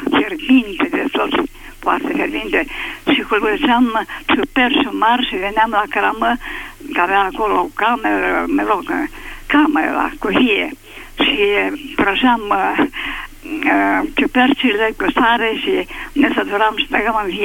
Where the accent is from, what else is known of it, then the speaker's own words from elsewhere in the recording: Focșani, Vrancea County, Romania; Eu sunt din Focșan